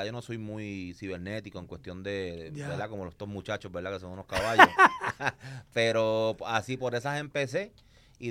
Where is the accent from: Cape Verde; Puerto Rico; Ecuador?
Puerto Rico; Ponce; Pues un postgame más para Ponce, porque obviamente soy de Ponce.